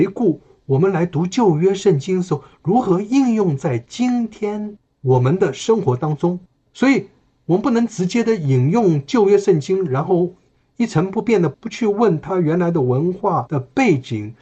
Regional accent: China

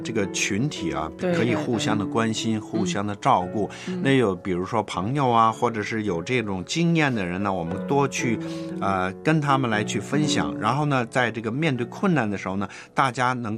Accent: China; 对，其实我们中国人呢，就是很少有这种

